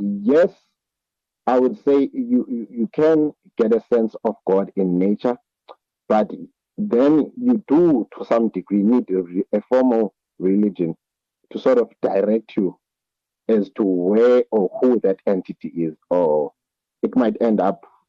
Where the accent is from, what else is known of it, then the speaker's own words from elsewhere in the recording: East London, Eastern Cape, South Africa; born there; I was born in East London. In East London, we have the sea next to us.